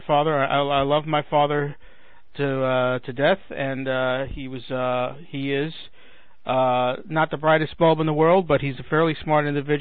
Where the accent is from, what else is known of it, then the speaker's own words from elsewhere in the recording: New York, United States; I mean, even growing up in New York, black people didn't have to go in the back of the bus.